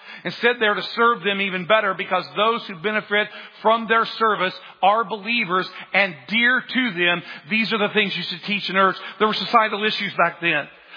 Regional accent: United States; I grew up poor. And I get that in the world's eyes, I wasn't poor, but where we grew up in Jasper County, I was the only cat in high school on the bus with no indoor plumbing.

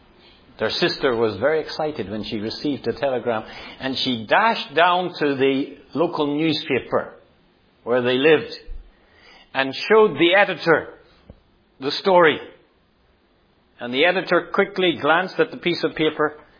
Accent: Northern Ireland, United Kingdom; now in Singapore; I grew up in Northern Ireland, and we make even more of Christmas than you do here.

